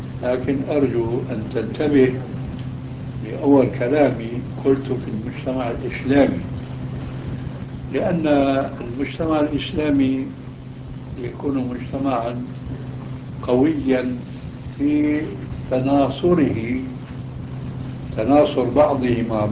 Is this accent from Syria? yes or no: yes; Syria; وإلا فيكون مثله كمثل ما يقال عندنا في سوريا